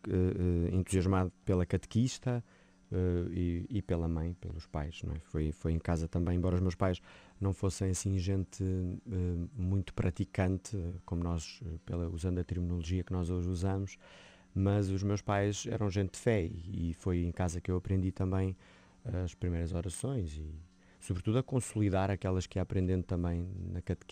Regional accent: Famões, Lisbon, Portugal; Sim, eu nasci em Lisboa e desde muito novo que moro em Famões, ali no Conselho de Odivelas, onde cresci, né, com a minha família, e de onde só saí para entrar no seminário. Portanto, a minha vida foi sempre aqui na Diocese de Lisboa.

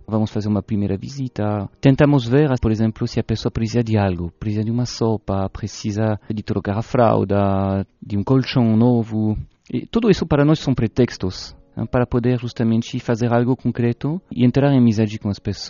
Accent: France; Portuguese is a second language; now in Portugal; tendo pegado esse, um pouco desse sotaque brasileiro, que quando eu falo aqui nas ruas de Lisboa, todo mundo, ah, o senhor é brasileiro, dizendo, eu sou francês.

